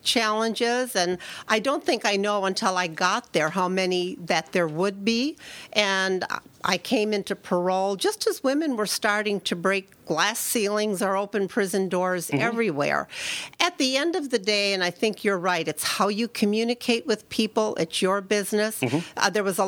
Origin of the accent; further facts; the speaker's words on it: Williamsport, Maryland, United States; I was the first woman in my hometown of Williamsport to be elected to a town council.